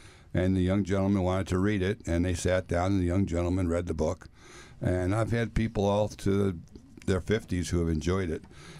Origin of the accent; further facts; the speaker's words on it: Danbury, Connecticut, United States; from the airport that I grew up at in Danbury, Connecticut.